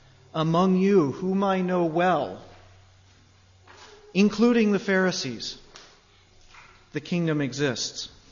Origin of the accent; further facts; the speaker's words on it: Front Royal, Virginia, United States; And because I grew up in Front Royal, Virginia, the north end of the valley, I've always enjoyed the Virginia one for many of the same reasons.